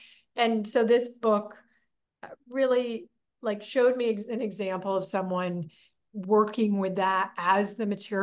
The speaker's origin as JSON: {"language": "English", "region": "California", "country": "United States", "tie": "born or raised there", "said": "I knew her in high school as the comic artist in the free paper in the Bay Area where I grew up in California"}